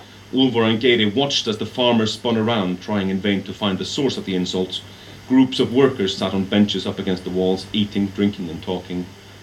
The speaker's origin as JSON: {"language": "English", "country": "Iceland", "said": "As mentioned, I'm from Iceland"}